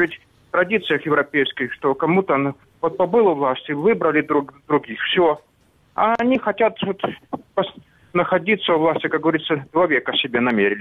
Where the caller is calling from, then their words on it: Sloviansk, Donetsk Oblast, Ukraine; Здравствуйте, это … Славянска.